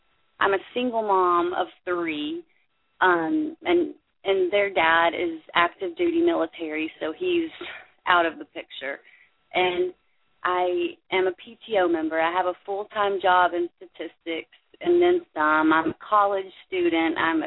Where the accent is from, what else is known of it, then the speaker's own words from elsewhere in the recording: United States; I see it as a responsibility as an American, even at 28 and barely making enough to buy groceries every week.